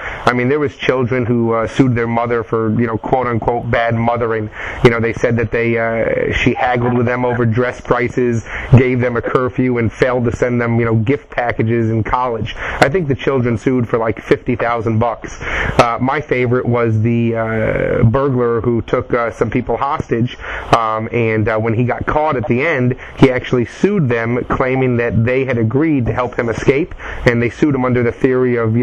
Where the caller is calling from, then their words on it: Deerfield Beach, Florida, United States; Calling you from Deerfield Beach, Florida.